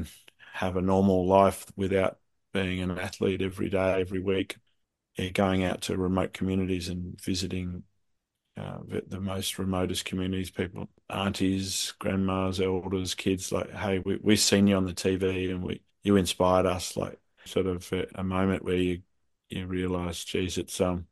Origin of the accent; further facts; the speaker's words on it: Australia; I'm an Australian and I'm wearing green and gold, but geez, I'm actually, I'm Indigenous Australian as well